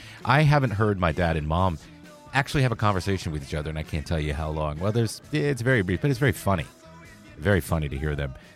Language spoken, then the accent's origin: English; Elmira, New York, United States; being that I grew up in the Twin Tiers in Elmira, New York, Corning area, south of Ithaca, northern Pennsylvania, it's the southern tier of New York, the northern tier of Pennsylvania